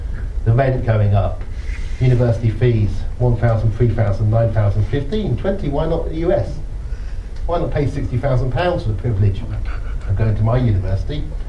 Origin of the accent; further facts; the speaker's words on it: Oxford, South East England, United Kingdom; I grew up in Oxford